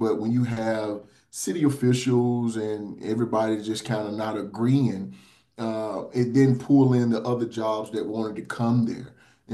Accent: Ware, Mississippi, United States; So I grew up in Ware, Mississippi, very small town. It was a football town.

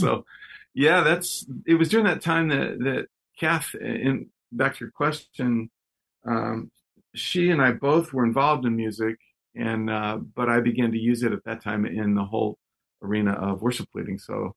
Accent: Texas, United States; born there; When I was just a kid, I was born in Texas.

